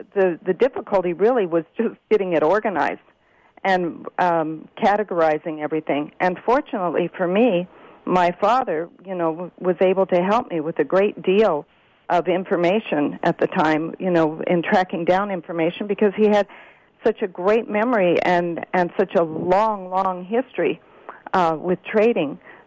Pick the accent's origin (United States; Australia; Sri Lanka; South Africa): United States; Gallup, New Mexico; about my childhood, about growing up in Gallup, New Mexico, and the impact that that had on me